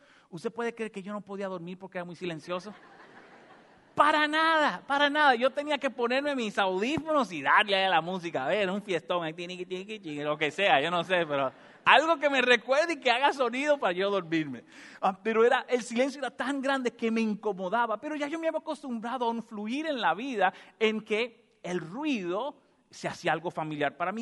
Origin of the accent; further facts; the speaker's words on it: Santo Domingo, Distrito Nacional, Dominican Republic; now in United States; en mi país, yo vivía en el centro de la ciudad, en Santo Domingo. Y donde nosotros vivíamos era el centro de Santo Domingo, estaban las oficinas del gobierno, todo eso. Había mucho transporte, motores, automóviles. Y yo me acostumbré toda la vida al ruido. Cuando yo me mudo a los Estados Unidos